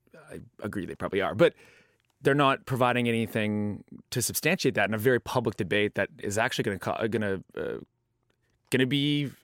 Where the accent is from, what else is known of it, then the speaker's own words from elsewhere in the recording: Canada; I'm from Canada.